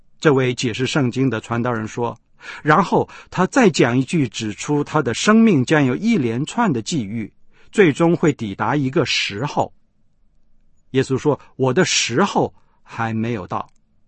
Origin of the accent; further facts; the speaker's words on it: China; 不但与我们中国人的孝道美德背道而驰